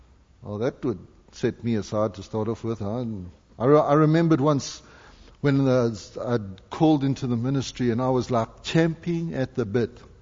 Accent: South Africa; now in Canada; there's so much of me that's always going to be a South African, but I'm also Canadian.

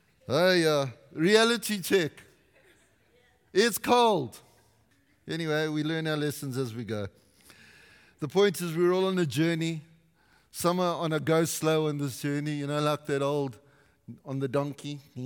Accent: South Africa; I'm from South Africa, I'm tough.

